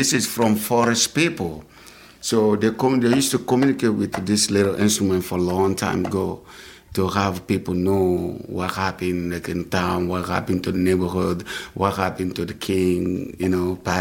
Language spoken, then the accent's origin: English; Guinea; English is a second language; I'm original from Guinea, West Africa.